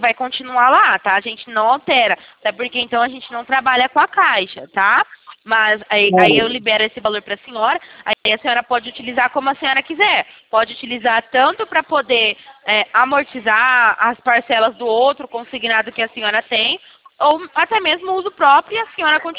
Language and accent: Portuguese; Sumaré, São Paulo, Brazil; sou de Sumaré.